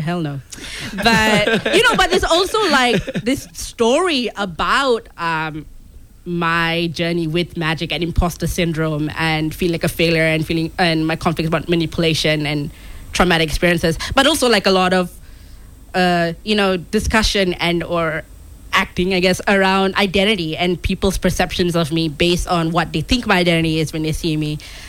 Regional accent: Malaysia; growing up in Malaysia, they have a very strict idea of what gender roles are.

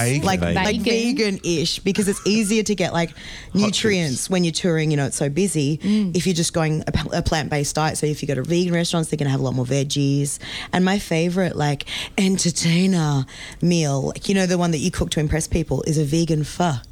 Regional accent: Melbourne, Victoria, Australia; I could tell everyone that I was from Melbourne.

